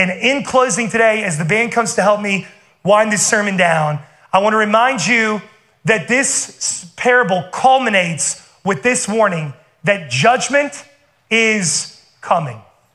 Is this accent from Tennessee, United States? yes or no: no; West Virginia, United States; now in Charlotte, United States; Because I grew up in West Virginia mowing like everybody's yard.